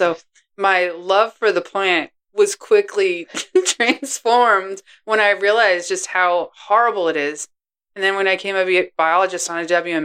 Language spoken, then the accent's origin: English; Massachusetts, United States; now in Georgia, United States; so for those of you that listen and don't know, I am originally from Massachusetts. Don't hold it against me. I'm in Georgia, and I've been here now for almost as long as I was up north.